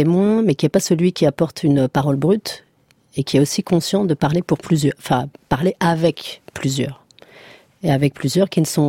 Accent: Morocco; Mais moi, je suis originaire du Maroc

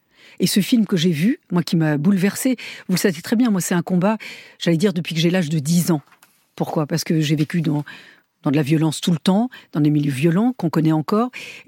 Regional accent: France; Je suis française

